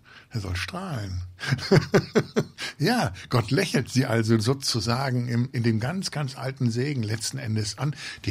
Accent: Rhineland, Germany; now in Bielefeld, Germany; Seit 22 Jahren in Bielefeld und aber gebürtiger Rheinländer.

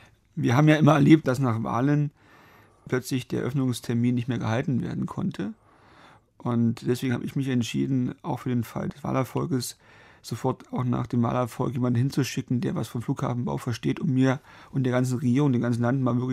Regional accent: Lusatia, Germany; Denn Sie dürfen nicht vergessen, in der Lausitzer Region, wo ich herkomme, haben wir viel der Braunkohle zu verdanken.

